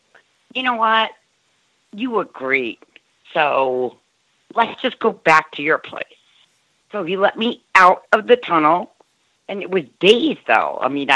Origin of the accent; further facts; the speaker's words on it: Cold Spring Harbor, New York, United States; I grew up in Long Island, Colston Harbor